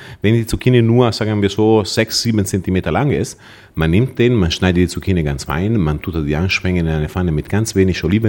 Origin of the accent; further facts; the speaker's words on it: Emilia-Romagna, Italy; Natürlich zu Hause bei mir, in meiner Heimat.